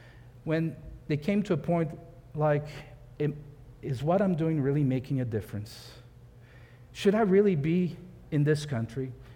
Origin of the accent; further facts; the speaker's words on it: Switzerland; My home country, Switzerland.